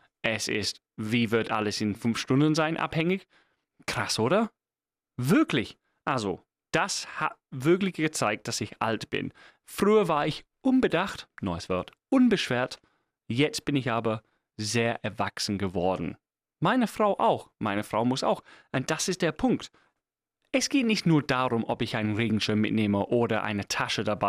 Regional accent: England, United Kingdom; German is a second language; Vielleicht ist das hier ein Teil von meiner englischen Herkunft. Aber als Engländer, als Kind, als Jugendlicher, ich hatte Klamotten.

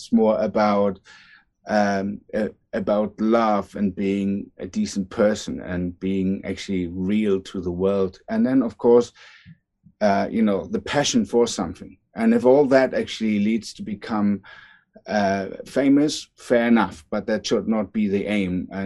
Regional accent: Berlin, Germany; Well, I grew up in East Berlin.

